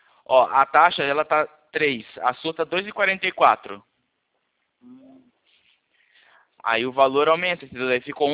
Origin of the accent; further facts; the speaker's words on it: Itu, São Paulo, Brazil; Eu sou aqui de São Paulo, na cidade de Itu.